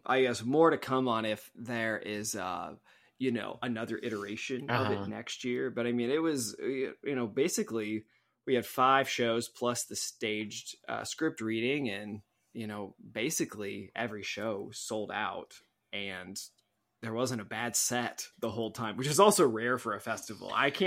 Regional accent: Springfield, Missouri, United States; I got to go down to my hometown, Springfield, Missouri, for DeFore Fest.

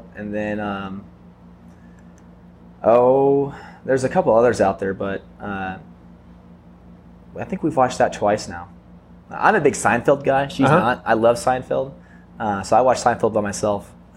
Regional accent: Concordia, Missouri, United States; I traveled around a lot growing up, but I grew up primarily in Concordia.

